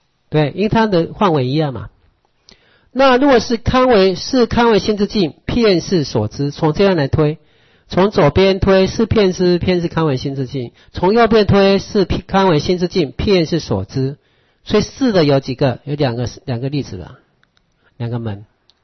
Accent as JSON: {"language": "Chinese", "country": "Taiwan", "said": "比如说不，我们人类跟我们台湾人，它是名称不同"}